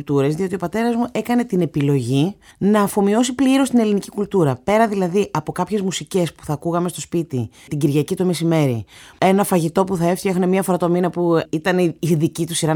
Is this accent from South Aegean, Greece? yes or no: no; Athens, Attica, Greece; στην Αθήνα τη δεκαετία του 80 από Ουγγαντέζο πατέρα και μητέρα Ελληνίδα. Μεγάλωσα στο κέντρο της Αθήνας, στην Κυψέλη συγκεκριμένα, και δεν έχω επισκεφτεί μέχρι και σήμερα ποτέ την Ουγγάντα.